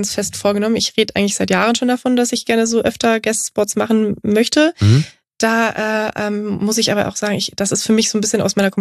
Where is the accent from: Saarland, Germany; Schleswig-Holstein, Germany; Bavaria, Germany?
Bavaria, Germany; Straubing; Vielleicht nach Straubing, das ist meine Heimatstadt.